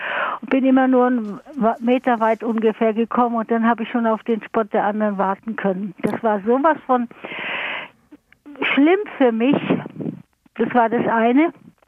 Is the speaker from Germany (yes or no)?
yes; Germany; ich bin ja in der DDR aufgewachsen, war noch ein Jahr in der Mittelschule, bevor wir dann geflohen sind.